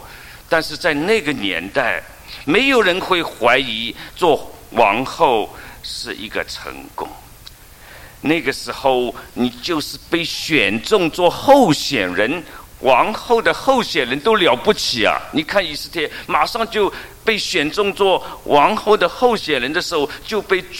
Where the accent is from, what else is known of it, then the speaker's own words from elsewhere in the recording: China; 就像我们今天很多人也取了外国名字，本来我们是中国人